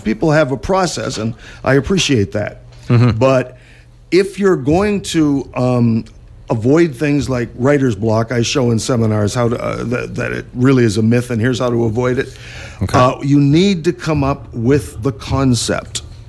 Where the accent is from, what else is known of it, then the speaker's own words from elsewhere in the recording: Windsor, Ontario, Canada; Windsor. I grew up in Windsor.